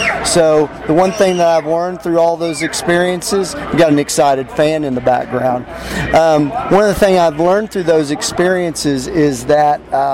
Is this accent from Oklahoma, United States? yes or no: yes; Oklahoma, United States; now in Washington, United States; Yeah, so I was born and raised in Oklahoma. My family made the Oklahoma land run during the 89. We were 89ers, but I've lived in Washington, D.C. for almost 35 years now.